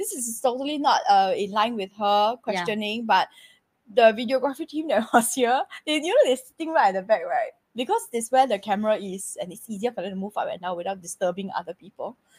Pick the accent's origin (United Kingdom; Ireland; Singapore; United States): Singapore; no, I'm Singaporean.